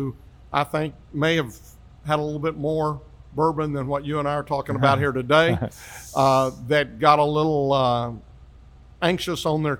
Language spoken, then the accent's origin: English; Grand Prairie, Texas, United States; now in Hurst, United States; I grew up in Grand Prairie, part of Dallas County.